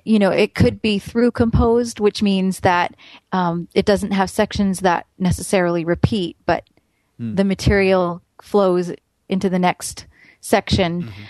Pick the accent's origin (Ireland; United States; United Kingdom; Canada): Canada; Well, I grew up in Canada